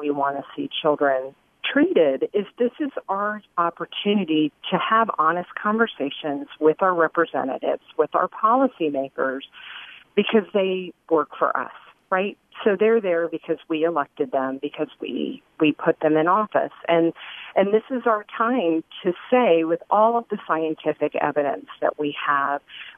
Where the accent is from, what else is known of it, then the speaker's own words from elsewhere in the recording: Miami, Florida, United States; I grew up in Miami in the 1970s and 80s and was there during the time that we had Cuban immigrants and Haitian immigrants arriving on the shores